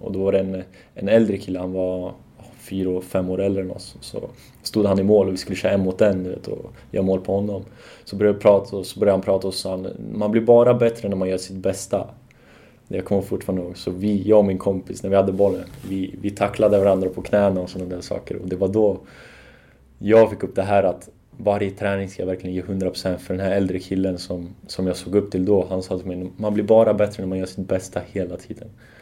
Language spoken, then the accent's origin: Swedish; Sweden; born there; Jag är född i Sverige och det är ändå mitt land, så att säga.